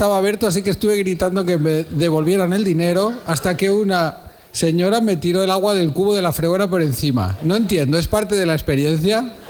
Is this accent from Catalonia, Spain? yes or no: yes; Cardona, Catalonia, Spain; yo vivía en una casa en mi pueblo, en Cardona, alquilada.